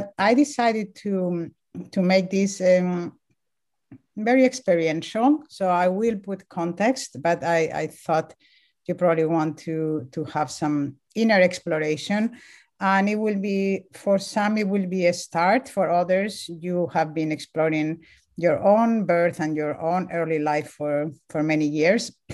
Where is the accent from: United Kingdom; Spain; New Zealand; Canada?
Spain; English is a second language; now in United States; If you pick up an accent, I am from Spain originally. I live in California, and I have been here for 20 years